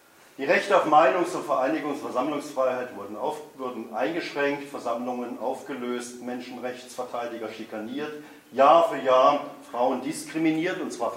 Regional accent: Freiburg, Baden-Württemberg, Germany; werden in meiner Heimatstadt hergestellt, in Freiburg

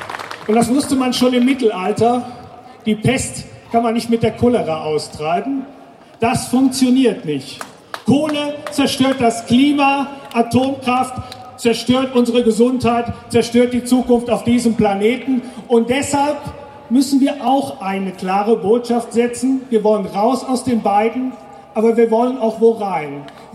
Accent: Germany; gerade wenn man als Deutsche sich dazu äußert, und ich muss das immer wieder im Bundestag tun

